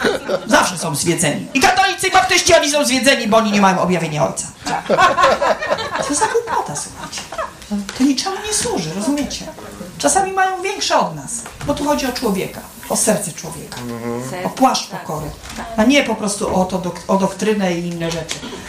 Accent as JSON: {"language": "Polish", "region": "Silesian Voivodeship", "country": "Poland", "said": "bo ja jestem ze Śląska"}